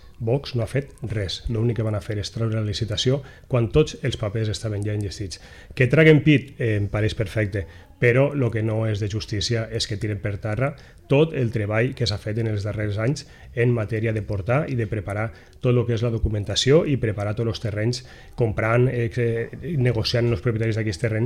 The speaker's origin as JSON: {"language": "Catalan", "town": "Vinaròs", "region": "Valencian Community", "country": "Spain", "said": "nosaltres som gent de Vinaròs, som vells de Vinaròs que es posen en política"}